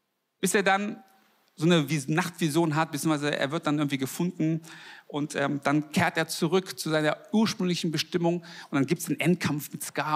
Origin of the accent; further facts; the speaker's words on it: Germany; Ja, aber woher kommen Sie? So, ja, da muss man mir mal erklären. Ja, also meine Eltern kommen aus Südkorea.